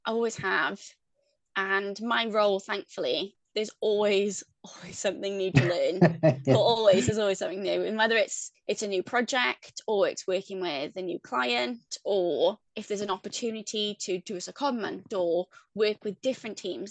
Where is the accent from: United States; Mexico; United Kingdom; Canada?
United Kingdom; Bridgend, Wales; I'm from Bridgend in South Wales